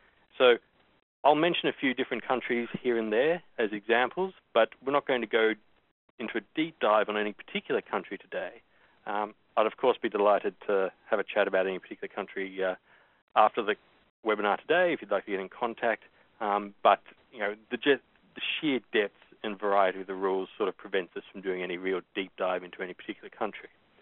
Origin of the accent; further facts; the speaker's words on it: Canada; But then you also look at Canada, my home country, Australia